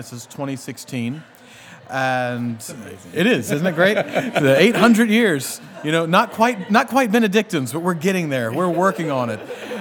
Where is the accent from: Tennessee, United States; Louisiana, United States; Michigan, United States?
Louisiana, United States; Well, now I'm from Louisiana. It's also Mardi Gras.